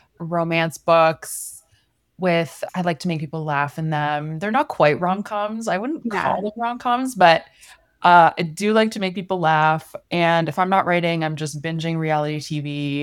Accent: Canada; I am a Canadian romance author in the Toronto area.

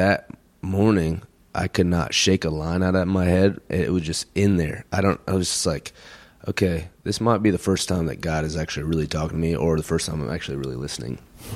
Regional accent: Iowa, United States; And so we came through Iowa, my home state, and we were opening up for

